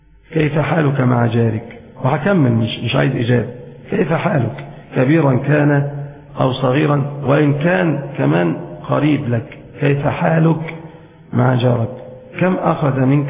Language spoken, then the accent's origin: Arabic; Egypt; المذاب اللي هو عندنا في مصر اسمه المزراب